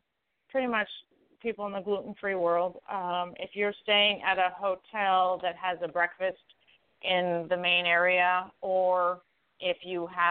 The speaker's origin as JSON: {"language": "English", "country": "Canada", "moved": "yes", "lives_now": "United States", "said": "I've been in the U.S. now for 11 years. I'm originally from Canada."}